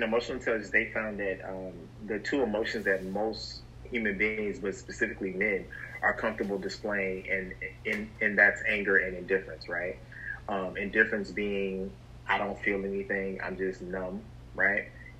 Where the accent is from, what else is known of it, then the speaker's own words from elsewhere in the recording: Texas, United States; now in New York, United States; Originally, I'm a country boy. I'm originally from Texas, in New York now